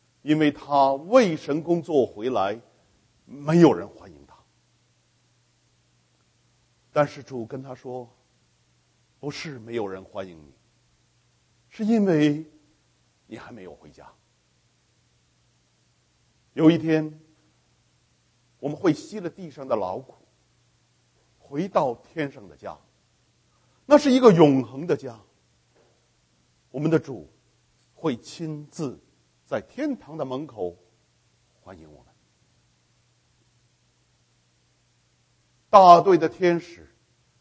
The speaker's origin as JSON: {"language": "Chinese", "region": "Beijing", "country": "China", "said": "我是北京人了，北京有些亲戚啦"}